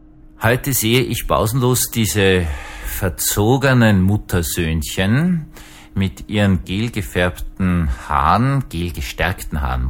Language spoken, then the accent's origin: German; Vienna, Austria; Ich bin 45, bin in Wien aufgewachsen, gut, das ist immer ein bisschen konservativ.